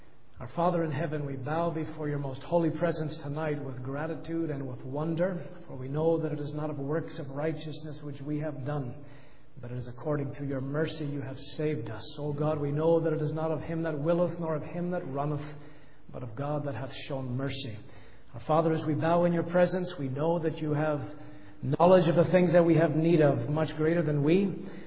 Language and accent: English; Canada; also born or lived in Banbridge, Northern Ireland; now in United States; I was born in Banbridge, I grew up in Canada